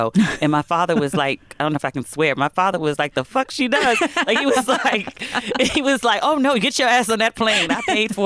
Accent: United States; When you go overseas as an American, you're received as an American.

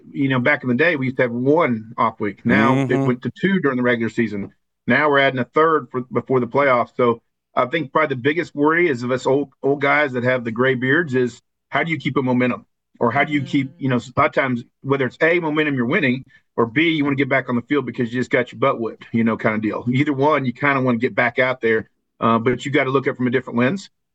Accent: Kansas, United States; I grew up in Kansas, so this is easy.

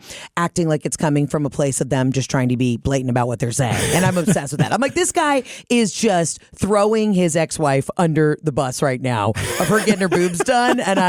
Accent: the South, United States; consider myself a very proud Southerner

